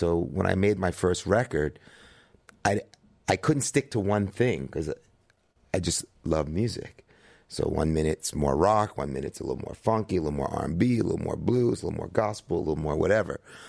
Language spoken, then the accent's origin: English; Brooklyn, New York, United States; also born or lived in Bahamas; now in Paris, France; I live in Bahamas, where my mom was from, in Eleuthera, and I live in Paris. But I'm from New York, born in Brooklyn.